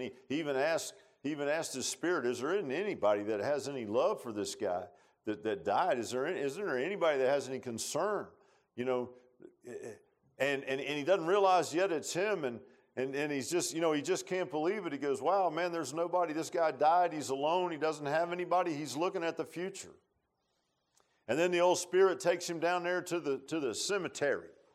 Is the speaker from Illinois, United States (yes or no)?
no; Virginia Beach, Virginia, United States; I grew up in Virginia Beach, and I go, and every now and then when we go down there, I always go by the old homestead.